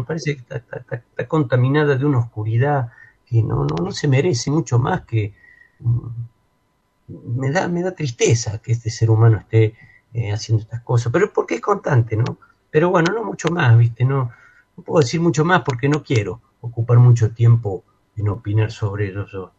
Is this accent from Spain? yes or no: no; Catamarca, Argentina; also born or lived in Mar del Plata; siempre me he criado, más allá que nací en Mar del Plata, me he criado en Catamarca